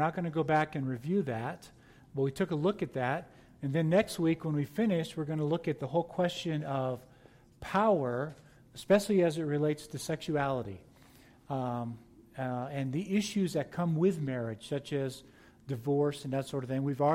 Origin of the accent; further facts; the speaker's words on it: United States; As an American, I exercise my right to vote, but I'm not going to worry about it.